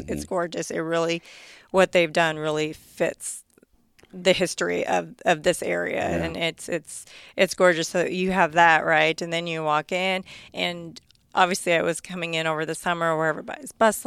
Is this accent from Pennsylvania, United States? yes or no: no; Chicago, Illinois, United States; born there; Well, I was born in Chicago, so I can kind of get a little bit of it.